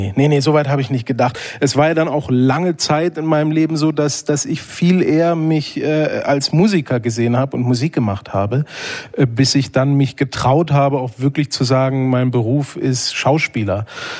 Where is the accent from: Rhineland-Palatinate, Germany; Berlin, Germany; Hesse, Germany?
Berlin, Germany; auch in meiner Heimatstadt, also hier in Berlin